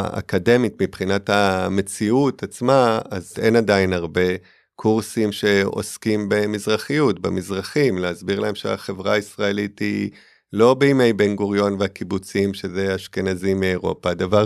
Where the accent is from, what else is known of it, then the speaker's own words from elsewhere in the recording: United States; לא, אני יהודי ואז אני אמריקאי.